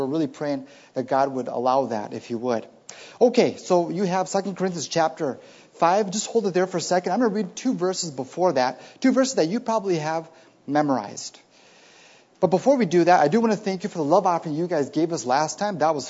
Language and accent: English; Bolivia; I grew up in Bolivia. My parents have been in missionaries since 1982. They're still there today.